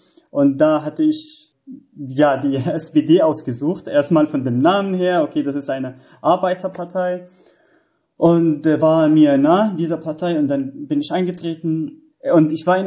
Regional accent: Syria; German is a second language; moved away as an adult; now in Germany; Also wie gesagt, ich komme aus Syrien und da ja ich habe dort Jura studiert

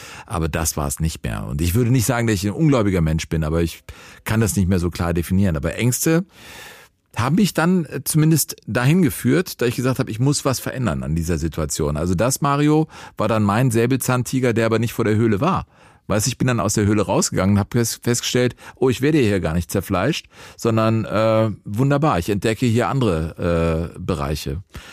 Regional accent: Rodenkirchen, North Rhine-Westphalia, Germany; Und ich bin ja in Rodenkirchen groß geworden.

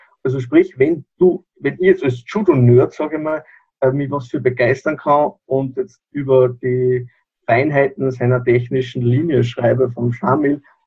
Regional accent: Upper Austria, Austria; Ich bin aus Oberösterreich.

